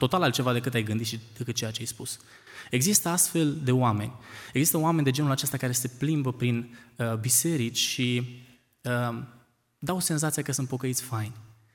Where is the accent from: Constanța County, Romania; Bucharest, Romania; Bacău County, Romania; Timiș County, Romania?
Bucharest, Romania; vin din București, sunt student în cadrul Institutului Teologic Pentecostal